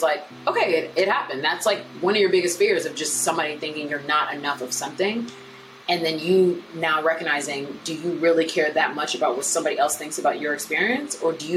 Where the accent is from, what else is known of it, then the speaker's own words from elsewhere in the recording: United States; But in my experience, obviously I was raised in America. So like I'm going to American schools and American colleges and I'm in the American capitalist world.